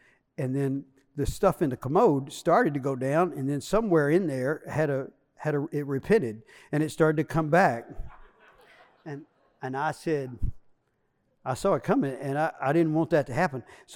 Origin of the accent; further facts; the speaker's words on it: Dallas, Texas, United States; I said, well, yeah, I'm from Dallas.